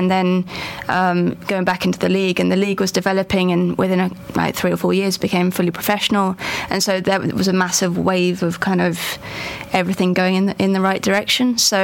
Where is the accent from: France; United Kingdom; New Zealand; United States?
United Kingdom; England; me being English, England winning it was super special.